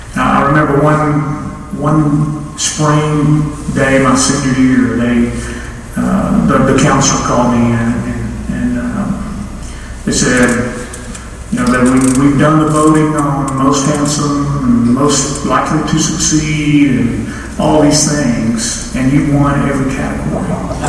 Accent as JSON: {"language": "English", "town": "Palestine", "region": "Texas", "country": "United States", "tie": "born or raised there", "said": "moving back to Texas, and so I scheduled my baptism for a church in my hometown of Palestine"}